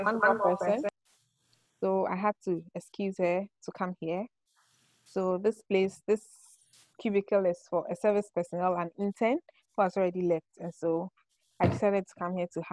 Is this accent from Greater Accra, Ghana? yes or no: yes; Accra, Greater Accra, Ghana; So I was born in Accra, Ghana, at a place called Mamobi. Okay, so Mamobi, I wasn't born in Mamobi, I was born in Kotobabi. Then we lived in Kotobabi for a long while